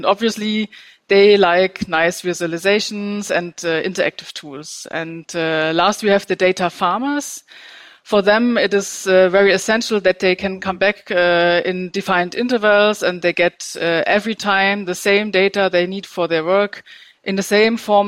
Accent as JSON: {"language": "English", "country": "Germany", "said": "I'm from Germany originally, with a lot of regions and very strong regional identities."}